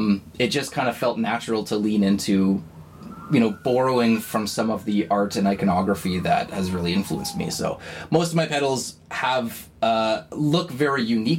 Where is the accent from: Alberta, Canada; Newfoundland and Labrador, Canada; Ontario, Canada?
Ontario, Canada; Peterborough; Yeah, I grew up here. I grew up in Peterborough, and I worked really hard to get out of this town as much as I loved it.